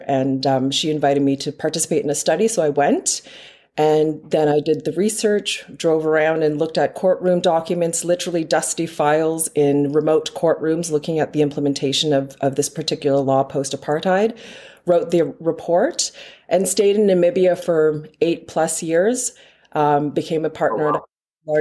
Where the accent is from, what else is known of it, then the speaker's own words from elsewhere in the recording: Toronto, Ontario, Canada; So I was born and raised in Toronto